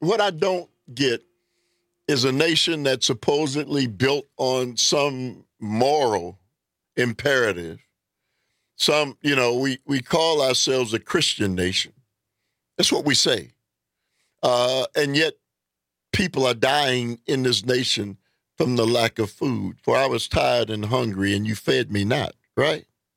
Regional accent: United States; You know, I'm an American. Yeah, I am. I wouldn't want to be anywhere else.

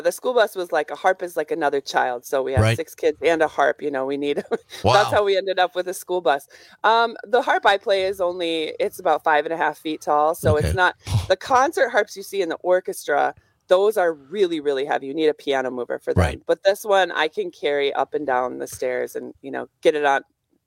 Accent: La Crosse, Wisconsin, United States; So I was raised near La Crosse, but my dad is from Sheboygan.

